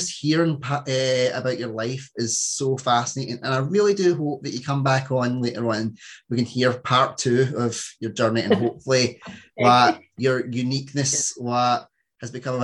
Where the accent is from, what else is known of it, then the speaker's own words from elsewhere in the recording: London, United Kingdom; kind of fits in with the 60s, 70s growing up in London, doesn't it?